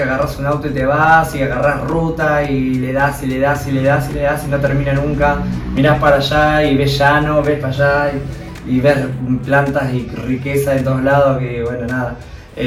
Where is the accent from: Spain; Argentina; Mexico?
Argentina; Por la gente, por los afectos, por supuesto, porque soy de acá. Bien. Porque es mi tierra.